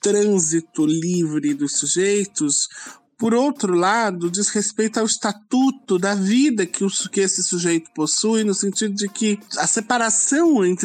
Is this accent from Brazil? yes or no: yes; São Paulo, Brazil; Porque eu sou paulista e moro no Ceará